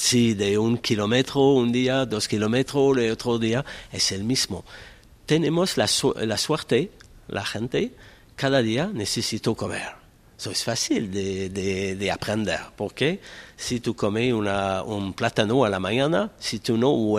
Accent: Montreal, Quebec, Canada; Spanish is a second language; now in Barcelona, Spain; soy de Montreal al origen, vivo en Barcelona después de 5 años

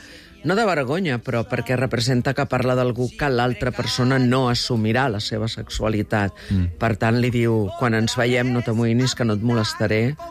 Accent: Argentina; now in Spain; Pensa que a casa parlàvem català a l'Argentina.

